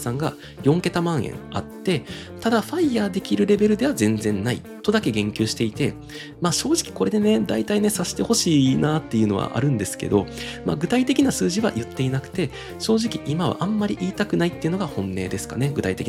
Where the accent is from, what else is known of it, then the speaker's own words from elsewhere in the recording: Kobe, Hyogo, Japan; also born or lived in Christchurch, New Zealand / Houston, United States; now in Tokyo, Japan; 私が現在住んでいる東京都、私の出身地である、兵庫県神戸市、私のもう一つのふるさとであるニュージーランドクライストチャーチ、そして私が、2年間仕事で駐在していたアメリカテキサス州ヒューストン